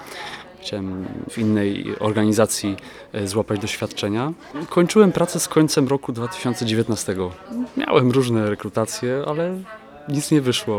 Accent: Silesian Voivodeship, Poland; Wychowałem się na Śląsku i tam też pamiętam właśnie te piekarnie

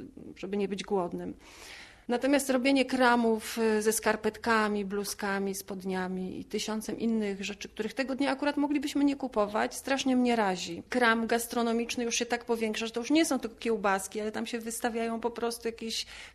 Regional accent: Poznań, Greater Poland Voivodeship, Poland; bo ja jestem z Poznania i nie jeżdżę na cmentarze gdzieś daleko

